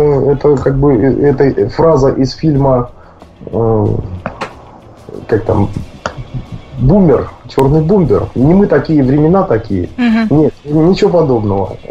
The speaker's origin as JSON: {"language": "Russian", "town": "Stavropol", "region": "Stavropol Krai", "country": "Russia", "tie": "born or raised there", "lives_now": "Smolensk Oblast, Russia", "said": "Вообще, у меня родной город – это Ставрополь."}